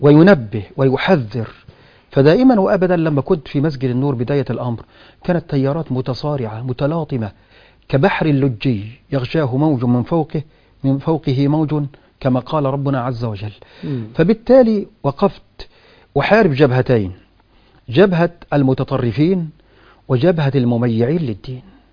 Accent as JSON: {"language": "Arabic", "country": "Egypt", "said": "الأزهر عندنا في مصر"}